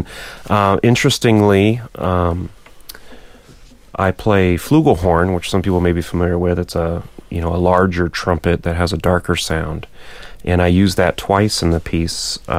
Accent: Florida, United States; I grew up in Florida, but my mother is a member of the Oneida tribe and now lives in Oneida

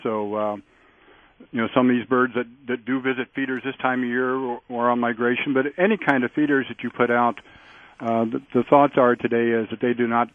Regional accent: Ohio, United States; I come from Southern Ohio, and I learned it as a pileated, but most people here in Wisconsin seem to call it pileated.

